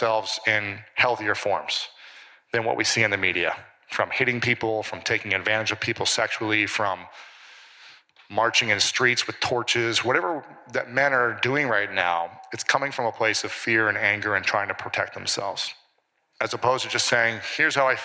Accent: Midwest, United States; the way I grew up in the Midwest and a lot of the friends that I know, they would never talk about this stuff growing up.

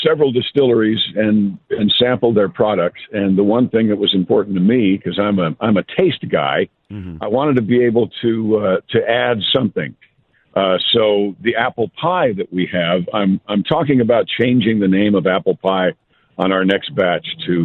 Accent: Mount Kisco, New York, United States; I'm from Mount Kisco. I'm just from across the Tappan Zee.

